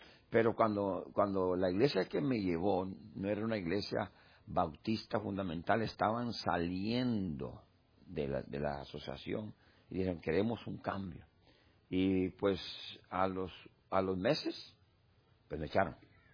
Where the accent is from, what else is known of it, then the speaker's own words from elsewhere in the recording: Costa Rica; now in New York, United States; yo soy de Costa Rica y la gente se... ¿Pero usted no habla como tico? Sí, pero yo soy de Costa Rica.